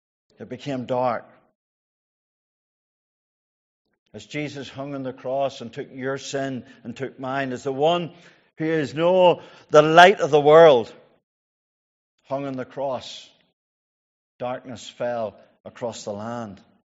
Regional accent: Kilkeel, Northern Ireland, United Kingdom; I come from Kilkeel, in case you don't know.

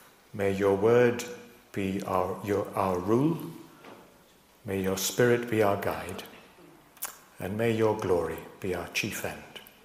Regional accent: England, United Kingdom; I would now say I'm first a Christian. Secondly, I'm English. And thirdly, I'm British.

